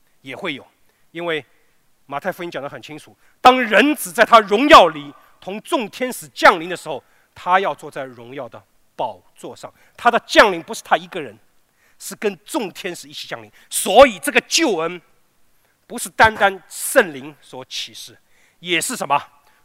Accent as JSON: {"language": "Chinese", "country": "China", "said": "就用我们中国人传统说，可能会走火入魔。"}